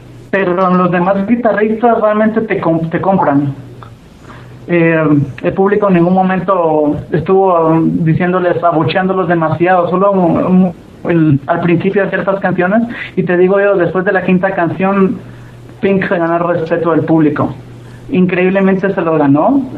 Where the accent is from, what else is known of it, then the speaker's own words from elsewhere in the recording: Guatemala; No, hombre, soy de Guatemala.